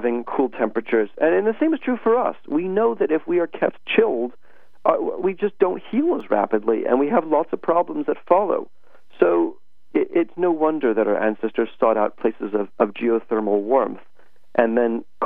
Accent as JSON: {"language": "English", "country": "United States", "lives_now": "United Kingdom", "said": "I'm an American who's been living in the UK for an extraordinarily long period of time."}